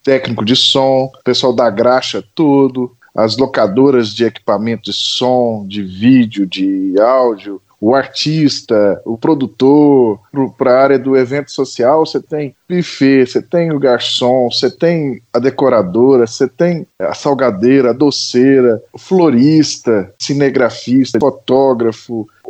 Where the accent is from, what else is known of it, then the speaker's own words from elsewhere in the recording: Itaúna, Minas Gerais, Brazil; born there; Nasci em Itaúna